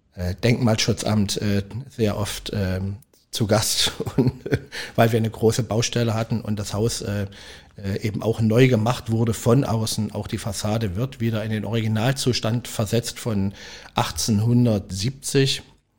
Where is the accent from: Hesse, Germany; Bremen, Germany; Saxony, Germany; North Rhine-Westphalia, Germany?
Saxony, Germany; Leipzig; Ich bin ein Großstadtkind, ich komme aus Leipzig.